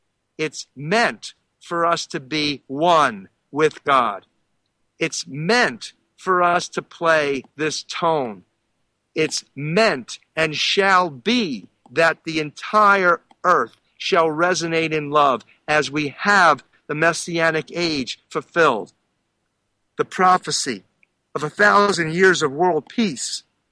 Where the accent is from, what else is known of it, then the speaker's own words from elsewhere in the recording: Philadelphia, Pennsylvania, United States; born there; I find it extremely interesting, synchronous, that I'm from Philadelphia. I was born in Philadelphia.